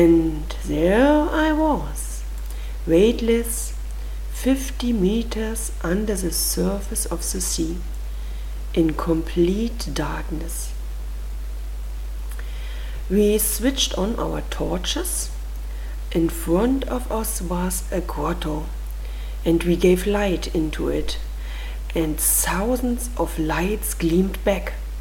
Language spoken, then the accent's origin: English; Germany; from Germany and I'm a scuba diver